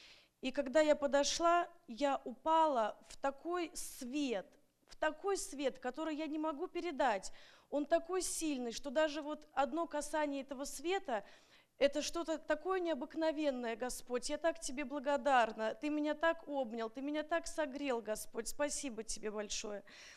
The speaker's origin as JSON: {"language": "Russian", "region": "Moscow", "country": "Russia", "lives_now": "Seattle, United States", "said": "я из Москвы, я в Сиэтле недавно"}